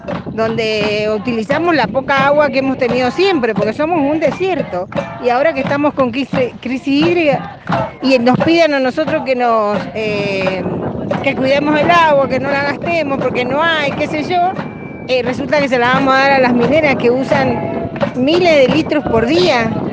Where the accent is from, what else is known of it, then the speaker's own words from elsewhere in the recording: Mendoza, Argentina; vivo acá en Potrerillo, y soy mendocina. Mendoza es un desierto, donde tenemos oasis, donde utilizamos la poca agua que hemos tenido siempre, porque somos un desierto.